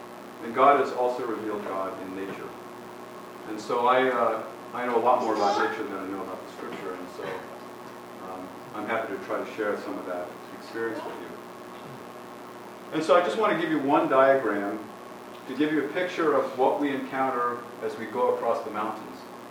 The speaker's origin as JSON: {"language": "English", "region": "Maine", "country": "United States", "said": "I'm not from Minnesota, I have to confess. But I am from back east. And if you go north there, you also find a spruce fir forest. You go far enough north. Northern Maine, where I'm from."}